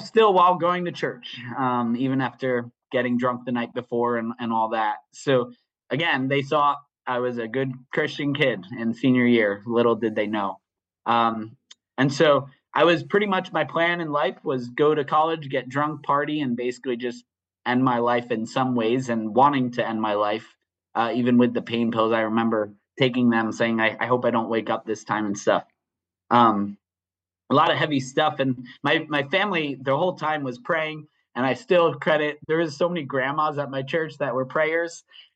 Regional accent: New Jersey, United States; So for me, I grew up in North Jersey, and I went to a church, EFCA church.

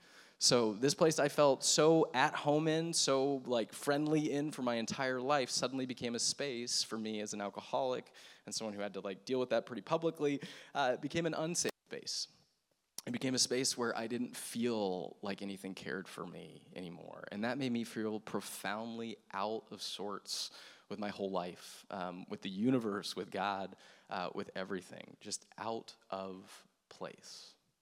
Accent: the South, United States; I am a Southern Baptist boy, which means I grew up in the South.

